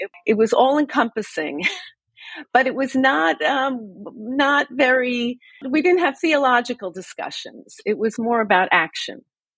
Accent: Long Island, New York, United States; I was brought up on Long Island in a large conservative synagogue, and it really functioned as our social life.

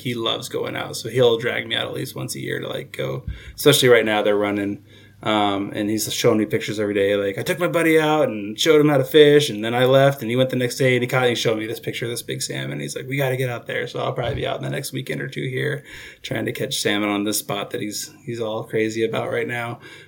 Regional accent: Oregon, United States; So I born and raised in Southern Oregon. So Colin and I are both Oregon guys here.

